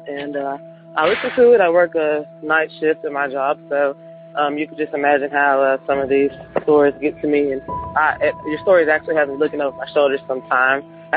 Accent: Houston, Texas, United States; I'm from Houston, Texas.

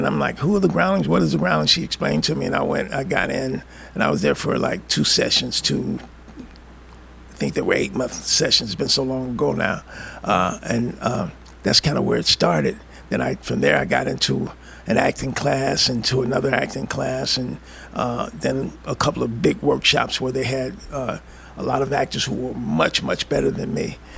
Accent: St. Louis, Missouri, United States; now in Los Angeles, United States; And I wasn't going to go back to St. Louis, which is my hometown. I was going to go to Los Angeles and give it a shot.

